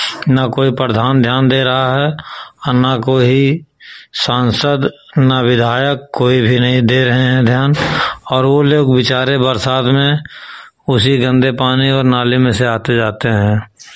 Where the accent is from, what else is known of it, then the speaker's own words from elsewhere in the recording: Bhujauli, Uttar Pradesh, India; जनपद सिद्धार्थ नगर थाना महाना।